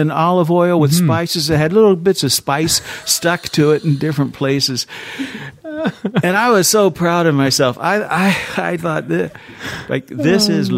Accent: Tennessee, United States; I grew up in Tennessee. I lived in a small town in Tennessee.

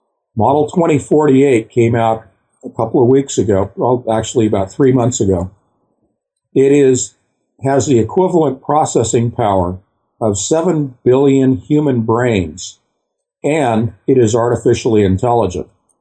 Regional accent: Lafayette, California, United States; next door to the city of Lafayette, where I grew up, which is next door to Berkeley, where I went to school.

